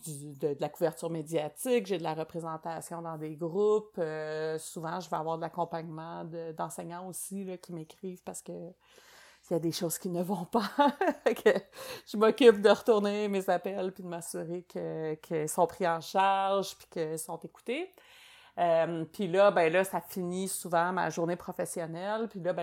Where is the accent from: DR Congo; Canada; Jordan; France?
Canada; Laval, Quebec; Moi, je suis une Lavalloise de 3e génération. Je suis pas née à Sherbrooke, je suis née à Laval, qui est... la ville que personne veut venir de là, au Québec. C'est pas très sexy, Bungalowpolis.